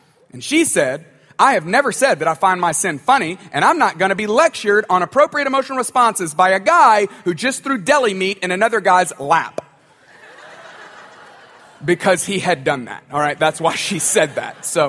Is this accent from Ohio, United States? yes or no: no; Tuscaloosa, Alabama, United States; I grew up in Tuscaloosa.